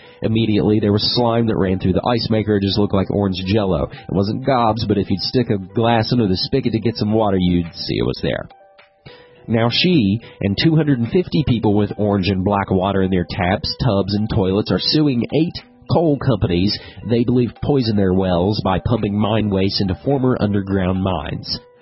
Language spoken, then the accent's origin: English; West Virginia, United States; the resistance in a more or less forgotten part of the world, my hometown, my home state, West Virginia.